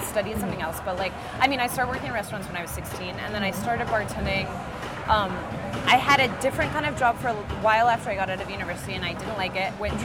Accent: Albuquerque, New Mexico, United States; No, I'm from Albuquerque.

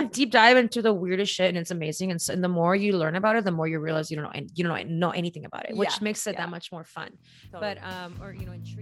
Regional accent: Mexicali, Baja California, Mexico; growing up in Mexicali

